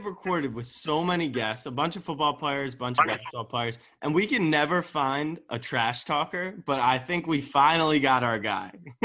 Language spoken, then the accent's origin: English; Baltimore, Maryland, United States; I'm from Baltimore. I'm a Ravens fan.